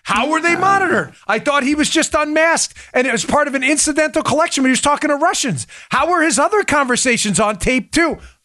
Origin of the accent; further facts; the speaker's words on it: New York, United States; also born or lived in Maryland; But living in and growing up in New York and Maryland, and spending a lot of my adult life in Maryland, very liberal states